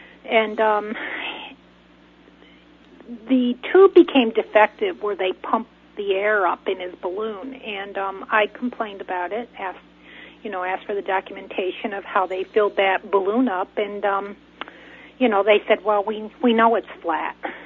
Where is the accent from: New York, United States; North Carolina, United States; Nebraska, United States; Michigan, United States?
New York, United States; until I brought him back to my hometown because I had to go back to work. I took a 6 months leave off of work, and when I got him into the Chemung County Nursing Home, that's when my nightmares began